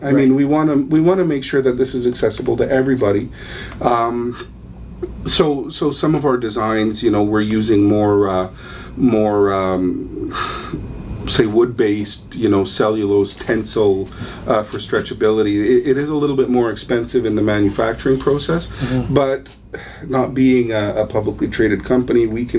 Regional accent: Montreal, Quebec, Canada; born there; also born or lived in Ontario, Canada; I was born in Montreal, but I worked in Ontario quite a bit after we got back from Africa.

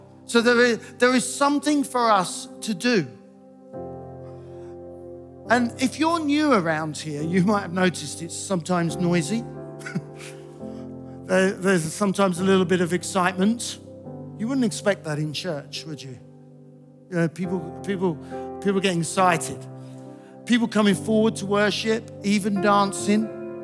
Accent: England, United Kingdom; Let's forget we're English just for a moment, all right?

